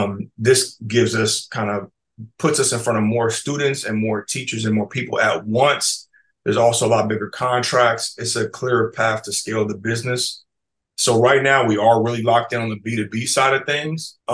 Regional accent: Kansas City, United States; now in Atlanta, United States; I'm founder and CEO of Healthy Hip Hop. I'm originally from Kansas City, now in Atlanta.

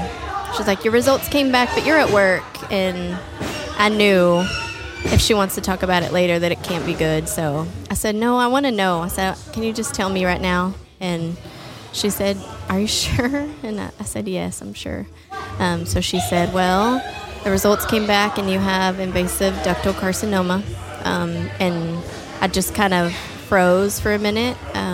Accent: Amarillo, Texas, United States; now in Bushland, United States; I am from Bushland, Texas. Born and raised in Amarillo, but we live in Bushland, Texas.

